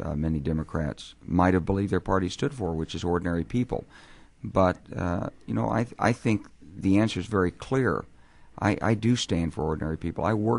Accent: the South, United States; Well, South Carolina is an interesting state because I'm a Southerner, and people down there respect the uniform.

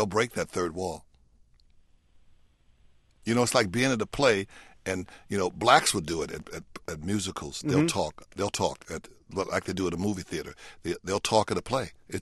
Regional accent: United States; You know, I'm as American as apple pie, you know?

